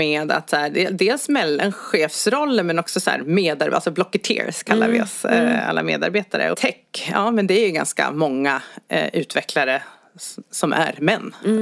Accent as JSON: {"language": "Swedish", "town": "Västerås", "region": "Västmanland County", "country": "Sweden", "said": "Jag är från Västerås."}